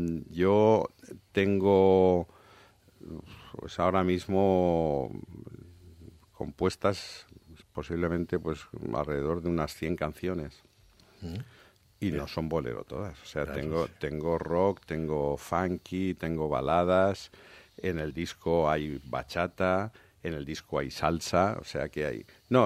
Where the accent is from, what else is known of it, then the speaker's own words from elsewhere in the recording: Llíria, Valencian Community, Spain; born there; Entonces yo nací en Liria.